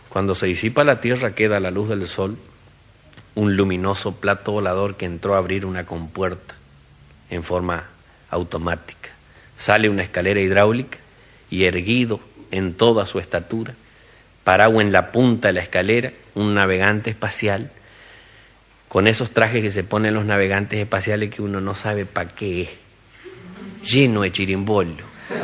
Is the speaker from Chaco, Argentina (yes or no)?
yes; Chaco, Argentina; now in Buenos Aires, Argentina; cuando recién llegué del Chaco a esta aventura de intentar contarle a Buenos Aires las cosas que nos hacían sonreír a los provincianos, y desde Buenos Aires al resto de mis hermanos provincianos del país